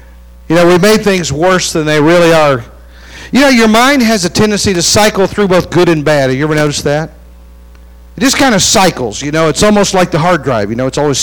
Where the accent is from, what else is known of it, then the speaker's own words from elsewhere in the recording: West Virginia, United States; moved away as an adult; now in California, United States; You know, I grew up in West Virginia, and I left there, and then going back after I married